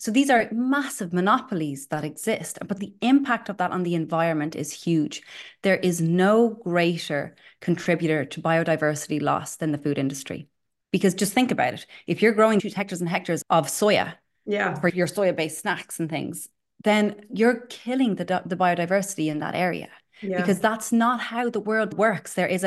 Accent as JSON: {"language": "English", "country": "Ireland", "said": "you're from the UK. I'm from Ireland."}